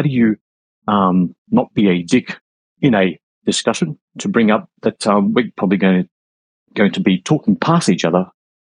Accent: Australia; Being an Aussie, that's how I rumble.

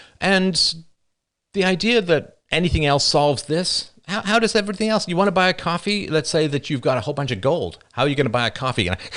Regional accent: Toronto, Ontario, Canada; accent: Toronto Canadian; I remain as neutral as a Canadian accent, so, or at least a Toronto Canadian accent. Nothing newfie.

